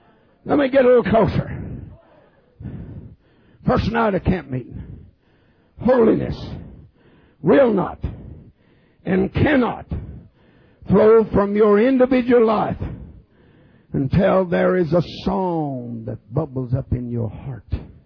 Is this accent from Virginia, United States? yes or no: yes; Leesburg, Virginia, United States; there was a song that we sang pretty often in my home church where I grew up in Leesburg, Virginia.